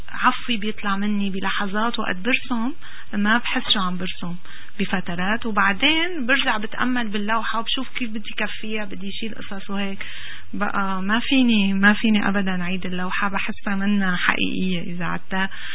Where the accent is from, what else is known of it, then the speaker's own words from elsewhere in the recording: Syria; moved away as an adult; أنه أنا من سوريا جاية، وأنه نتيجة هالحرب تركت بلدي.